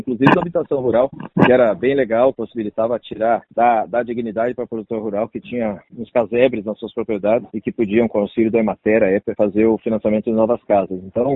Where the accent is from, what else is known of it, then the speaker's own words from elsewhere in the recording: Paraná, Brazil; representando o Norte Pioneiro, que é minha terra, é minha região